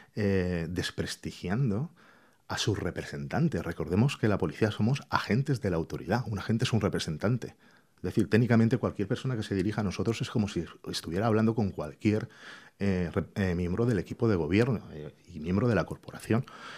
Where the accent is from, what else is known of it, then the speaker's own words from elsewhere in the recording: Elche, Valencian Community, Spain; soy de Elche y un compañero será de Alicante.